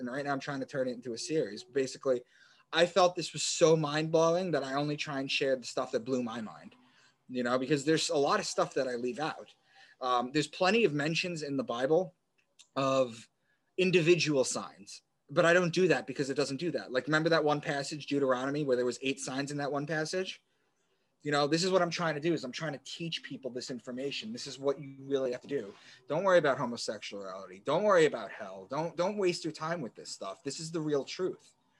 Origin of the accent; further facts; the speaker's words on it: Long Island, New York, United States; moved away as an adult; now in Boston, United States; So I'm from Long Island, as I mentioned. I moved to Boston with an ex for a new job in 2013.